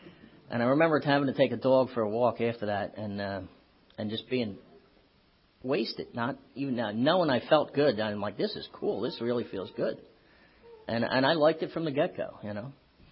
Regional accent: Philadelphia, Pennsylvania, United States; I grew up in Philly, about a block from the Tacony Bridge. Came from a family of seven, you know, Irish Catholic.

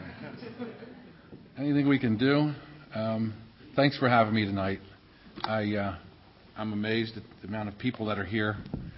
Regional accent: Reading, Pennsylvania, United States; we lived in Reading, I grew up in Reading, and lived at 819 Greenwich Street. And it was a nice little neighborhood.

